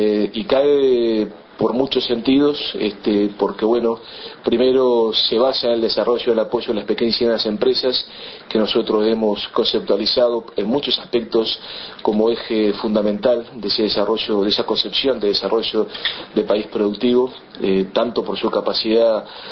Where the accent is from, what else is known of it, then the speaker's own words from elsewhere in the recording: Uruguay; la única forma de hacer las cosas bien y lograr un lugar en el mundo como uruguayos.